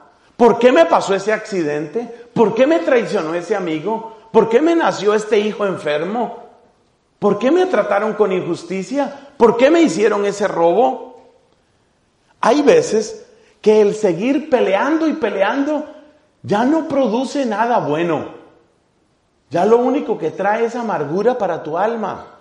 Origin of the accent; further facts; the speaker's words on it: Colombia; also born or lived in Ireland; viví varios años fuera de mi país, yo soy colombiano, estuve viviendo 6 años en Irlanda.